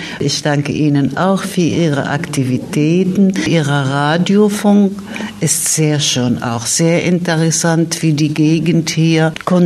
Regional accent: Lebanon; now in Germany; Ich bin eigentlich aus dem Libanon, aber ich lebe hier schon lange. Seit der Wende unterrichte ich Sprachen, vor allem Englisch und Arabisch.

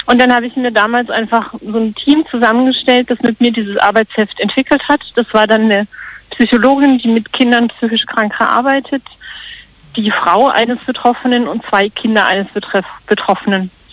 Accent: Karlsruhe, Baden-Württemberg, Germany; ich komme aus Karlsruhe

